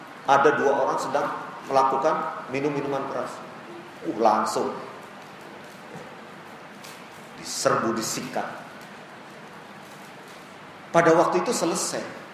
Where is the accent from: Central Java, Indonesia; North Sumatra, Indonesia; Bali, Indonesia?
Central Java, Indonesia; Surakarta; saya kan berasal dari Solo ini bapak-bapak, Solo Jawa Tengah.